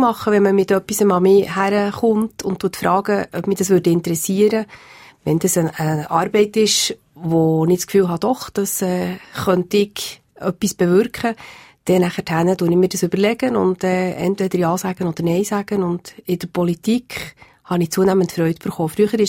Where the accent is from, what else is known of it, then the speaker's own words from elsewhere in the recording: Bern, Switzerland; Ich bin in Bern aufgewachsen, habe die ersten fast 20 Jahre von meinem Leben hier verbracht. Bin dann nachher wegen der Liebe zum Dorfschullehrer aufs Land gekommen und seit 28 Jahren bin ich jetzt dort.